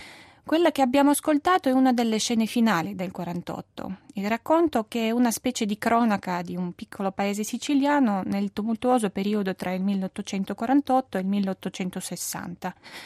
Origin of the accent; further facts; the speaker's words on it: Russia; Italian is a second language; now in Lugano, Switzerland; vengo dalla Russia, faccio il dottorato in letteratura italiana all'Università di San Pietroburgo e per un anno sono qua a Lugano ospite dell'Istituto di Studi Italiani.